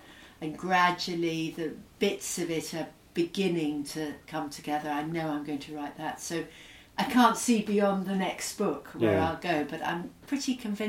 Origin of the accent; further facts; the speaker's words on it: Scotland, United Kingdom; accent: Scottish; My mother wasn't Scottish. I went to a sort of posh school and lost my Scottish accent when I was about 11.